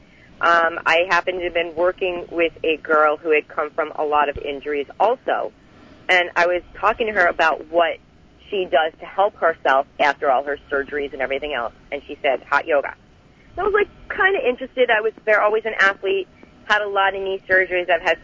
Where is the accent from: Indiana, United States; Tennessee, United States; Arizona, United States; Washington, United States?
Arizona, United States; I didn't, and I came from Arizona, and I didn't know that I could be this hot.